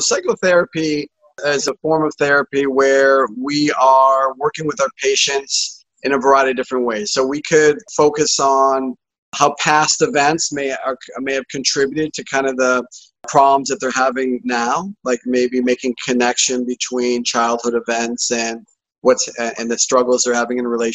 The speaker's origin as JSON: {"language": "English", "town": "Syracuse", "region": "New York", "country": "United States", "tie": "born or raised there", "said": "I grew up in Syracuse, as did you, and big Syracuse Orange fan. And so I grew up there and through high school."}